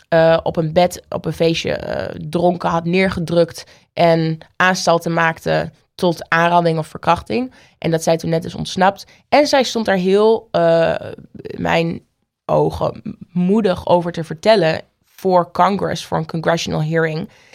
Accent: Oldenzaal, Overijssel, Netherlands; born there; loop zelfs door Oldenzaal, waar ik geboren ben.

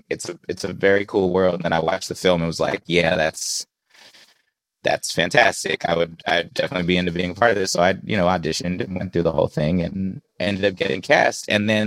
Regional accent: California, United States; I grew up in the Bay Area. Like, I know this family.

